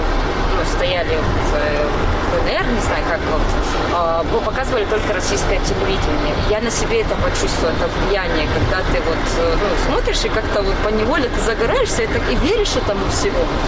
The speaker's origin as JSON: {"language": "Russian", "country": "Ukraine", "said": "Я не думала, что я в душе украинка. Я всегда говорила на русском языке"}